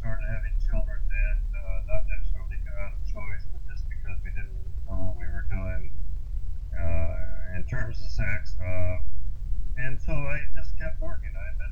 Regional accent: Washington, United States; also born or lived in Kansas; I grew up in this area of eastern Washington. I was born in Kansas, but during World War II, my mother got work out here in Hanford at the nuclear plant

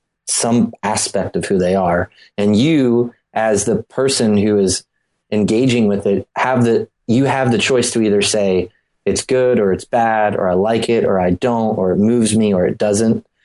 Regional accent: East Coast, United States; I grew up on the East Coast, and there's a restaurant that does this

